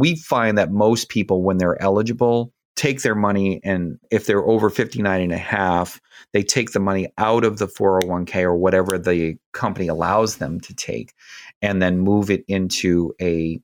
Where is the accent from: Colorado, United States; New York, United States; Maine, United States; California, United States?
Maine, United States; Oakland; born there; I was born in Oakland, Maine. Yep. Right on Snow Pond.